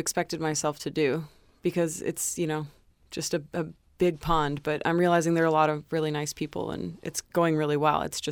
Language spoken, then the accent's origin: English; California, United States; also born or lived in Chicago, United States / Madison, United States; Mostly Madison, Wisconsin for 6 years, and I grew up in Northern California as well as the Chicago area.